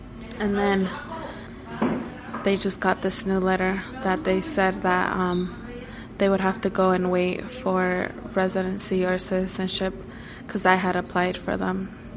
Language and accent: English; Iowa, United States; also born or lived in California; Then I was born in California in 95. And then they came here when I was like 3 months old to Iowa.